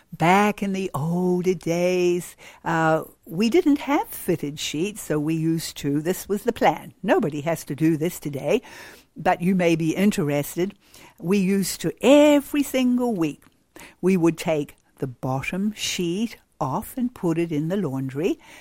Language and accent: English; New Zealand; Because we come from New Zealand, sheepskins were very readily available